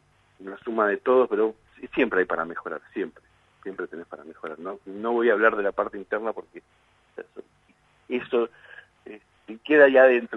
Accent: Argentina; viste cómo somos los argentinos, que sacamos de la manga el as

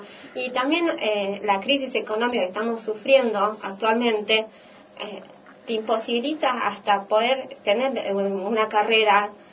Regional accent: Pinamar, Buenos Aires Province, Argentina; ir de Pinamar, de mi familia, de mi entorno.

